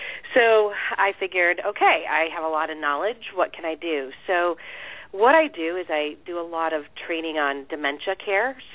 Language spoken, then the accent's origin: English; Canton, Ohio, United States; moved away; also born or lived in Detroit; I was born and raised in Canton, Ohio. So to give you an idea, all the football players, Pro Football Hall of Fame. Then I moved to Detroit area. I lived in Detroit for about 16 years. Then I moved here.